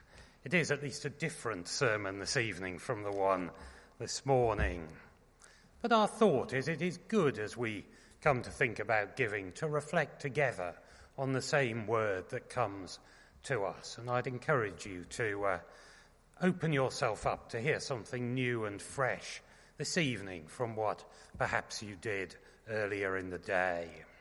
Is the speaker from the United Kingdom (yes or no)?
yes; United Kingdom; We are British people, after all.